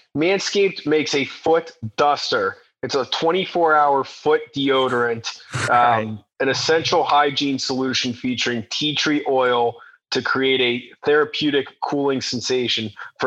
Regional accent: Pittsburgh, Pennsylvania, United States; I'm from Pittsburgh. I'm a Pittsburgh Steeler fan, Ben Roethlisberger.

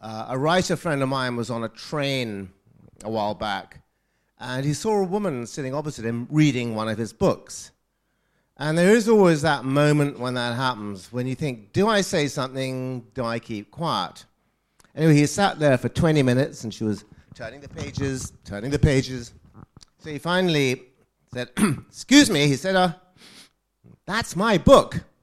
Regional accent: Brighton, South East England, United Kingdom; when I was a child growing up in Brighton in the 50s and 60s, it was a rather seedy, tatty place.

